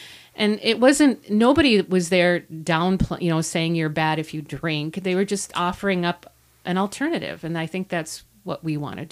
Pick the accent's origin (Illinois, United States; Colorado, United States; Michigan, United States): Michigan, United States; Iron Mountain; I was raised in the UP, and I was raised in Iron Mountain Kingsford area.